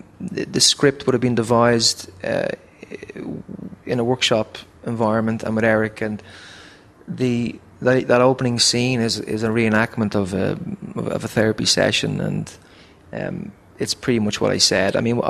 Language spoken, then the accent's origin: English; Ireland; So, being an Irish man, we don't like talking about our emotions unless we're drunk.